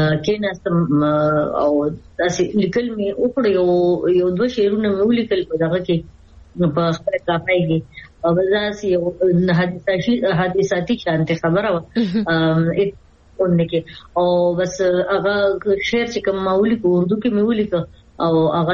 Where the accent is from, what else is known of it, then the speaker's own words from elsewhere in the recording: Khyber Pakhtunkhwa, Pakistan; زما بنیادی تعلق د خیبر پختونخوا د زبرسوابه ضلع یو کلی زیدی سره زما تعلق دی.